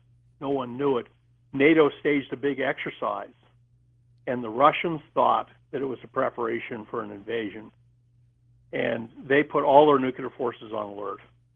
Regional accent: Medford, Oregon, United States; I grew up in Oregon.

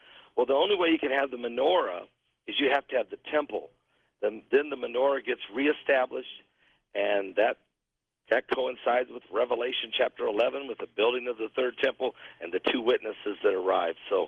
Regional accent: Indiana, United States; Well, I'm actually from Indiana, but I'm on my way to Branson, Missouri, and I'm in St. Louis tonight.

